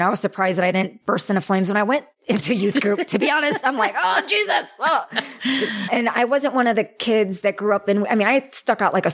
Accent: Wheaton, Illinois, United States; I grew up in Wheaton, Illinois, where there's this very cookie cutter version of what a Christian, quote unquote, good Christian woman should be.

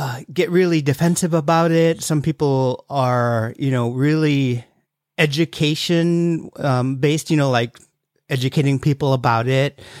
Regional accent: Bethel, United States; Like I'm from Bethel, and when I go back home, there's a feeling that I get, you know, like, oh, you know, this is where I grew up, this is where I was raised

